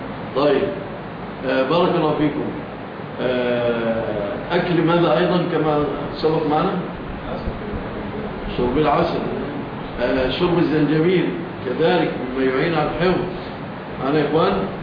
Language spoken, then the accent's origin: Arabic; Egypt; إحنا طبعا مشهور عندنا في مصر الفول إيه؟